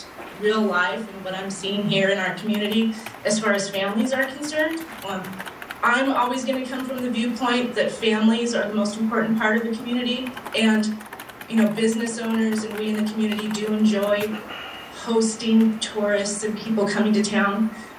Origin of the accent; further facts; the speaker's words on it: McLeod, United States; I'm the principal, superintendent, and teacher at McLeod Elementary School. I grew up in McLeod